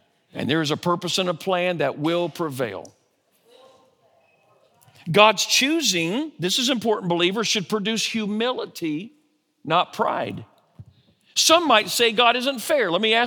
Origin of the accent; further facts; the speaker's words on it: Oregon, United States; born there; It's not an accident that I was born in Oregon and heard the gospel then, and then this happened in my life and I moved here.